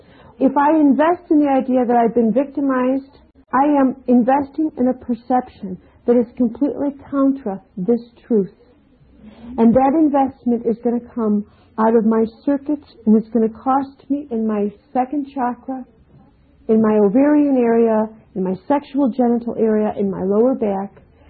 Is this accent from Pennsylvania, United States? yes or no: no; Chicago, Illinois, United States; You don't understand. I'm from Chicago. And people like me, in my family, we don't even know what a farm is.